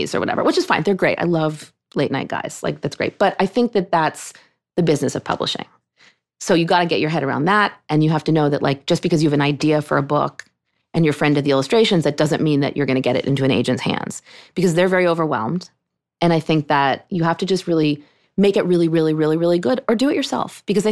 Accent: Pittsburgh, Pennsylvania, United States; So I grew up in Pittsburgh. That was my synagogue.

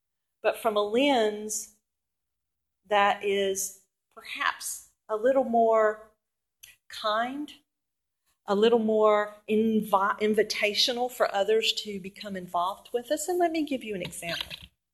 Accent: the South, United States; But I'm a Southerner. And I don't wave any Confederate flag.

